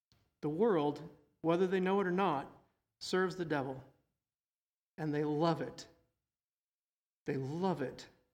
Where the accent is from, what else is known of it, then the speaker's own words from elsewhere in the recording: United States; As an American, I will tell you I've had it really good all my life.